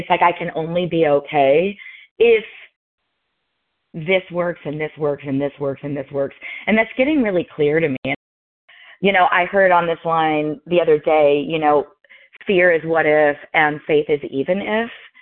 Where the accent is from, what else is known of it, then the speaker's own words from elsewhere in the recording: Louisville, Kentucky, United States; I'm from Louisville, Kentucky.